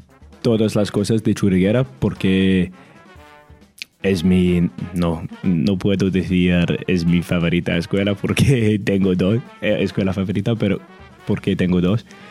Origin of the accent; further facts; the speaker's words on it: Scotland, United Kingdom; accent: Scottish; first language English; Spanish is a second language; tengo un acento nativo de inglés, de Escocia es un poco diferente, pero tengo el acento de nativo